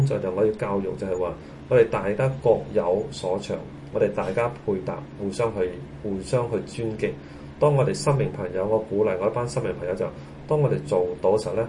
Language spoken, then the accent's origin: Chinese; China; 作為中國人呢始終是一個心理的障礙